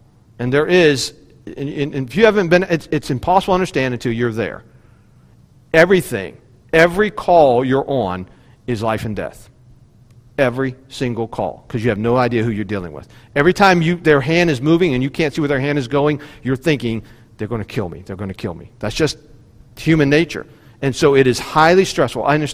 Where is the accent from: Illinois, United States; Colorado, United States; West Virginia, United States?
West Virginia, United States; I am from West Virginia. I talk about being a hillbilly.